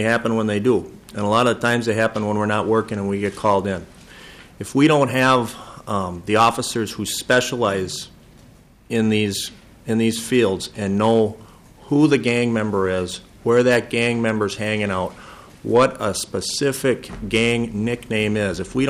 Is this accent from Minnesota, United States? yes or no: yes; St. Paul, Minnesota, United States; I've been a police officer for 20 years, and I grew up in St. Paul.